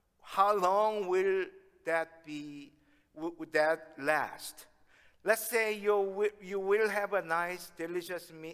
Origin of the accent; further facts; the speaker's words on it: South Korea; also born or lived in Ohio; now in United States; My home has always been Southern California since 1983, when I moved to the United States from South Korea.